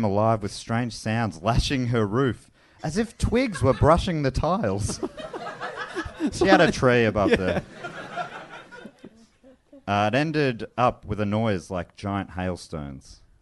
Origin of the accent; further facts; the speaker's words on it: South West England, United Kingdom; accent: Wiltshire; It's my accent.